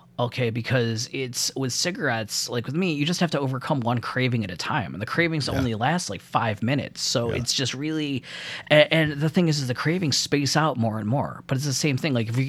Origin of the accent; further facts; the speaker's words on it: United States; I'm American Muslim too